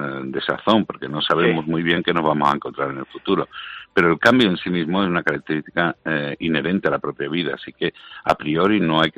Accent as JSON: {"language": "Spanish", "country": "Spain", "said": "yo soy español y europeo"}